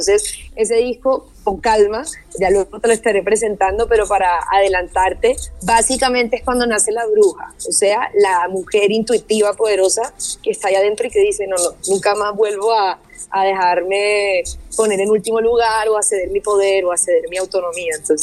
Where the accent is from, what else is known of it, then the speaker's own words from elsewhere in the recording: Barranquilla, Atlántico, Colombia; porque yo como buena barranquillera también me gusta que tenga ahí como sus visos latinos